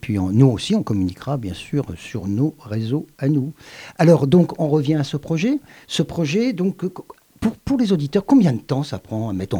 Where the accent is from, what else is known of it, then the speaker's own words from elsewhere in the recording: Carcassonne, Occitanie, France; c'est chez moi, je suis de Carcassonne, c'est chez moi.